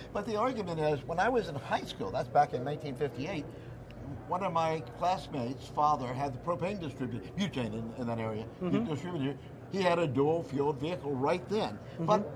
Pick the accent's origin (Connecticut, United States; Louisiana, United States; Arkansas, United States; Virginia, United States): Louisiana, United States; I come from Louisiana. Louisiana has offshore drilling.